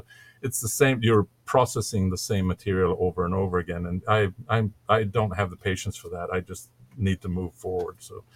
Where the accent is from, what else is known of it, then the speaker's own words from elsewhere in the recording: Stockholm, Stockholm County, Sweden; I'm from Stockholm, Sweden, and I used to work in the game industry in the 90s.